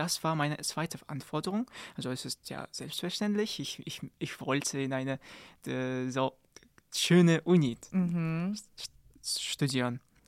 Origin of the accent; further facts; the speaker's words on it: Kazakhstan; now in Jena, Germany; Ich komme aus Kasachstan und ich studiere gerade BWL in Uni Jena seit etwa einem Jahr.